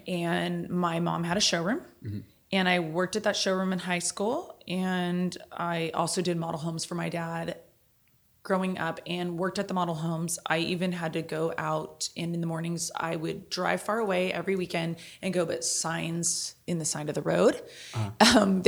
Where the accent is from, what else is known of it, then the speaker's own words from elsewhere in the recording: Newport Beach, California, United States; My whole family's from back East New York. I was raised here in Newport Beach